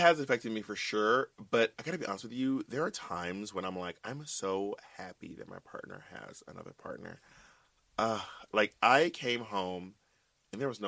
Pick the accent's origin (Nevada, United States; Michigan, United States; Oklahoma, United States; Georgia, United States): Georgia, United States; Atlanta; moved away as an adult; also born or lived in New York City; now in Hollywood, United States; I am from Atlanta. I lived in New York City for 12 years. I live in Hollywood right now.